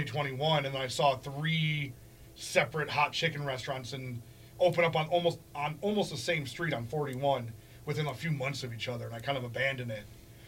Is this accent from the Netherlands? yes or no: no; Homewood, Alabama, United States; I grew up in Homewood. My favorite pizza is Aurelio's, like the sweetest there is.